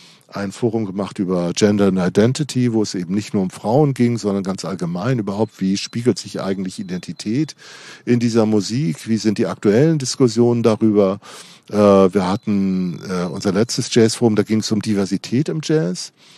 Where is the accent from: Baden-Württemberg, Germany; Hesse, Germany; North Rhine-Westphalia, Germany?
Hesse, Germany; Darmstadt